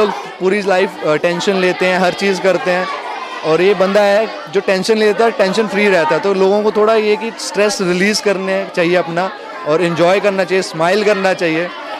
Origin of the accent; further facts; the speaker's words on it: Punjab, India; और मैं खुद पंजाबी हूँ.